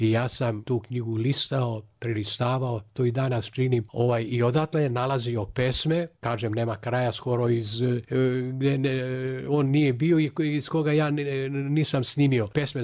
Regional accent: Prizren, Prizren District, Kosovo; Da vam kažem, ja sam iz Prizrena.

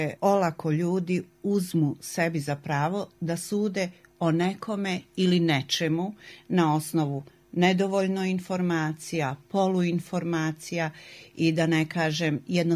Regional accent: Banja Luka, Republika Srpska, Bosnia & Herzegovina; do 2002. godine živjela van Banja Luke. Morala sam. Ali sam se 2002. godine vratila u Banja Luku, koja je moj rodni grad i koju jako volim.

